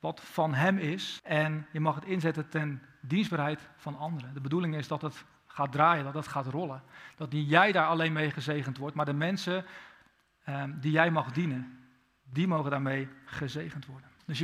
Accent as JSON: {"language": "Dutch", "country": "Netherlands", "said": "Soms als Nederlanders hebben we daar zelfs schroom over."}